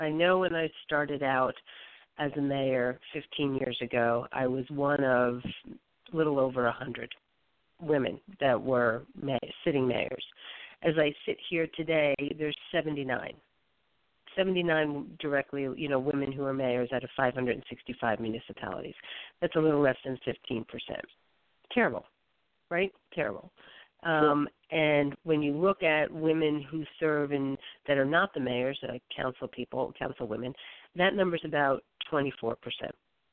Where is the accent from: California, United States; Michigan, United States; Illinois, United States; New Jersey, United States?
New Jersey, United States; I think those of us that are born and raised in New Jersey, you know, are having someone take a shot at us is nothing new, right?